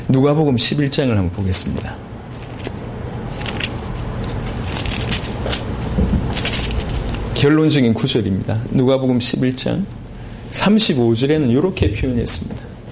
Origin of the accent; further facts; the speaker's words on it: Masan, South Gyeongsang, South Korea; 제가 마산에 살 때의 과거는 어둠이었습니다.